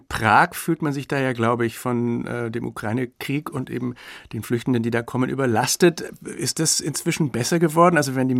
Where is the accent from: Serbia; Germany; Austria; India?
Germany; wie ist denn das sonst das Verhältnis der Tschechen und Tschechinnen zu uns Deutschen?